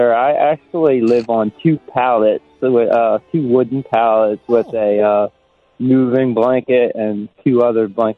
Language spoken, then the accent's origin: English; Maryland, United States; I was raised in Southern Anne Arundel County, farm boy, stuff like that. I grew up pretty good